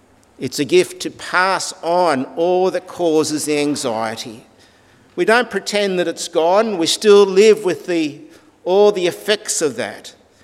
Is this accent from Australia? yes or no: yes; Australia; I'm an Australian. I like being an Australian. It's who I am. I can't be someone that I'm not. Australia is my homeland.